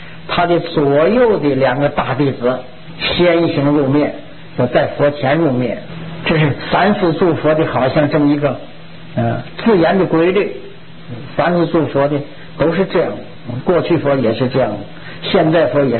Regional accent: China; 我们都取其哪个好念，这是我们中国人的翻译时候特点。

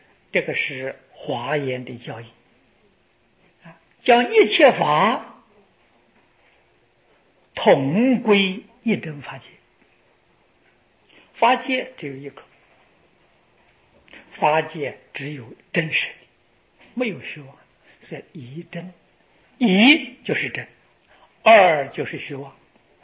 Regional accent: China; 我们中国人

